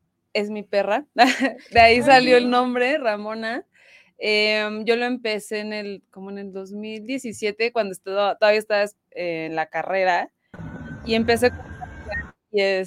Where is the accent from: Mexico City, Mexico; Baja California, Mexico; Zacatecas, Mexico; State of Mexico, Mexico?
Baja California, Mexico; Tijuana; yo soy de Tijuana, entonces mis papás no estaban acá